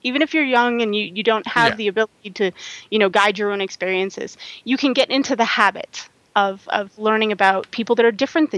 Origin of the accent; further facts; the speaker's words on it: Longmont, Colorado, United States; I grew up in Longmont, Colorado, which at the time I grew up was pretty lily white. My side of town was we had one black person in school